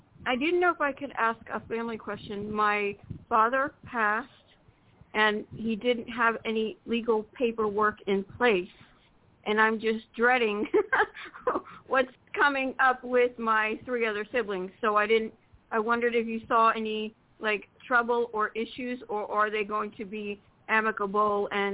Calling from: Florida, United States; I'm calling from Florida.

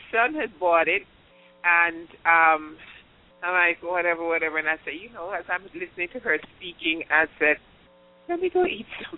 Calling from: Atlanta, Georgia, United States; Yeah, Atlanta.

